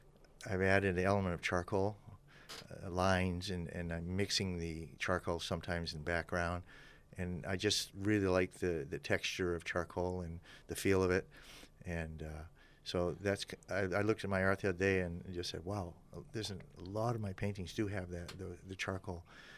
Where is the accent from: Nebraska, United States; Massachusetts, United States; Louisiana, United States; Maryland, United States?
Massachusetts, United States; Boston; I grew up in the Boston area, and lots of people, lots of activity. Then I come to a very tiny town